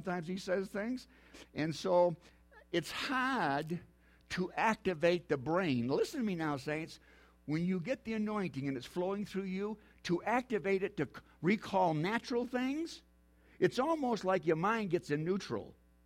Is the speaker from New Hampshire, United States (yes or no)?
yes; Concord, New Hampshire, United States; born there; I was born in Concord, New Hampshire.